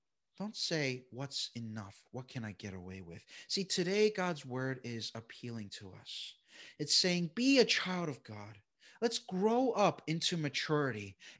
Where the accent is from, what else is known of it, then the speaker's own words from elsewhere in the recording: Flushing, New York, United States; So still in Flushing, New York. I grew up in the States, but, you know, still in the same town, but just a slightly bigger place.